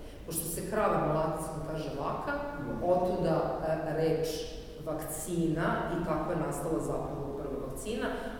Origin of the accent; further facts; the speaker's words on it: Serbia; se pojavila ovdje kod nas u Srbiji, kada sam ja recimo bila tek malo dete, od neke dve godine, beba